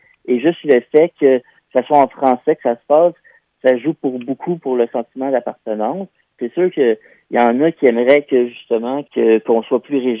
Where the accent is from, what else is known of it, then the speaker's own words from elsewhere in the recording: Montreal, Quebec, Canada; Moi, je suis Montréalais